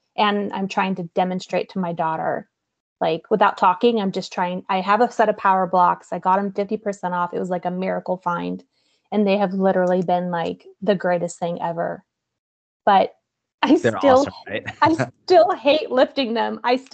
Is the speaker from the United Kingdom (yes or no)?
no; Missouri, United States; I'm from Missouri, and I flew back home and we did a surprise party for her 70th birthday.